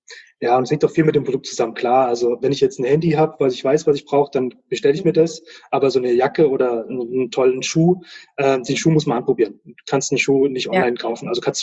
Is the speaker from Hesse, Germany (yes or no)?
yes; Bad Hersfeld, Hesse, Germany; now in Munich, Germany; Bad Hersfeld. Das ist in der Nähe von Fulda.